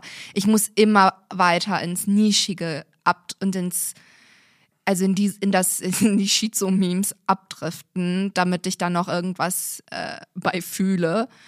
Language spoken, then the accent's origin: German; Turkey; ihr verwechselt mich mit einer Kurdin. Weil ich bin Türkin